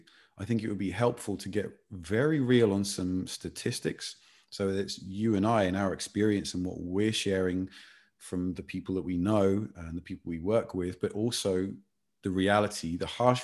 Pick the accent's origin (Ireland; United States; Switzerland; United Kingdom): United Kingdom; England; as an Englishman